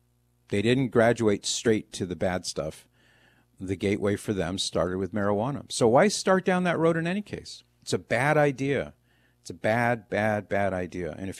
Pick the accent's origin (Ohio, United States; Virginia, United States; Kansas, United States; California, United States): Ohio, United States; This happens a lot in Ohio, my home state.